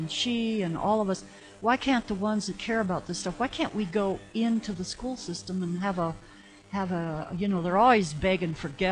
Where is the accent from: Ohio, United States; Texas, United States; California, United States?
Ohio, United States; Green; The armpit of Ohio. I graduated from Green in high school at 16 years old.